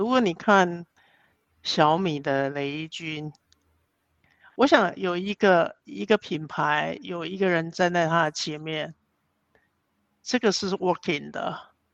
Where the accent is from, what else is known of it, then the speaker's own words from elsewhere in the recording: Taiwan; 觉得我是台湾人